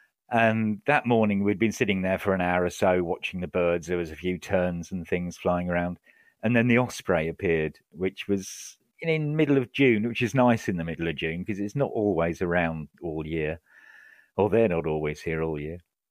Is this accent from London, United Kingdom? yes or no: yes; Croydon, London, United Kingdom; I grew up in Croydon in South London, so I'm a bit of a geezer really, and it was opposite the Croydon Aerodrome